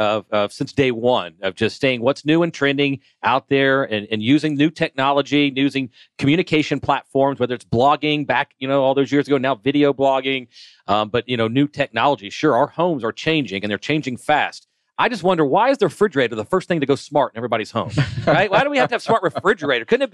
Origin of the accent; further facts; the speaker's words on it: Atlanta, Georgia, United States; I'm born and raised in Atlanta. I've seen it change through the years.